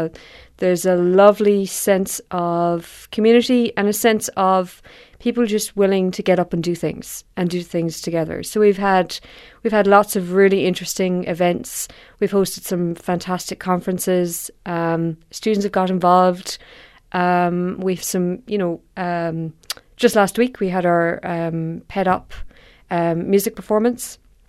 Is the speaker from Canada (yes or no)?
no; Munster, Ireland; I am from County Cork, still live just on the boundary. I went to college in University College Cork